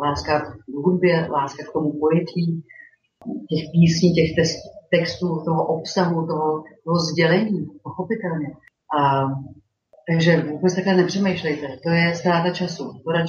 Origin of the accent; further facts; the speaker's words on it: Cheb, Karlovy Vary Region, Czechia; also born or lived in Klášterec / Most / Prague; now in Cheb, Czechia; Cheb mám ráda, je to moje rodné město, moje rodná rouda. Chvíli jsem žila v Klášterci, chvíli jsem studovala a žila v Mostě, skoro 20 let jsem žila v Praze